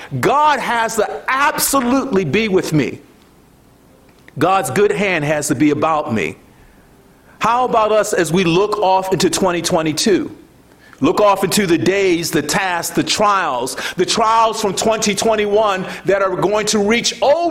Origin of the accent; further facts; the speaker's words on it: Baltimore, Maryland, United States; Now, I grew up in Baltimore, and that's not a good thing to do.